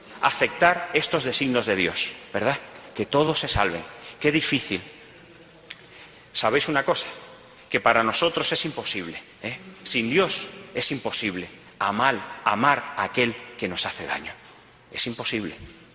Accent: Guanabacoa, Havana, Cuba; moved away; Tuve que dejar mi patria y mi parroquia. Tuve que dejar un pedazo de mi alma, pues, en esa parroquia de Guanabacoa.

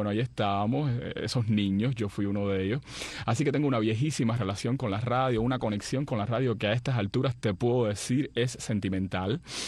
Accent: Cuba; born there; Sí, en el pueblo donde yo nací.

